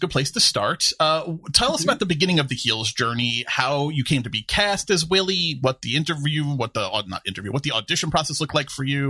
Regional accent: Queens, New York, United States; I grew up in Queens, right. We didn't do that in Queens. We stayed inside.

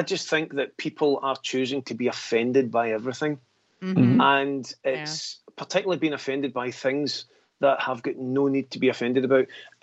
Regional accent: Scotland, United Kingdom; I've had my money refused. I've had Scottish notes refused down in England.

